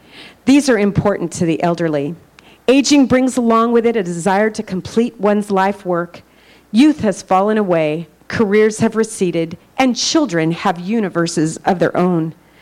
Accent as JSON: {"language": "English", "region": "California", "country": "United States", "said": "I'm a Californian."}